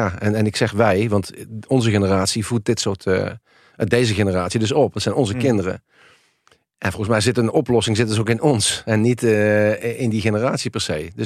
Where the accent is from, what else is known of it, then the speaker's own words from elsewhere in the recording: Helmond, North Brabant, Netherlands; ik kom uit een eenvoudig arbeidersgezin uit Helmond, uit de Volkswijk. Ik ben met mijn zusje opgegroeid.